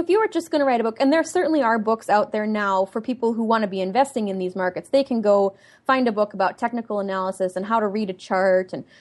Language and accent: English; South Dakota, United States; Well, I grew up in South Dakota on a cattle farm and small grain farm, and I still rent land there, and I'm active with the livestock operation up there.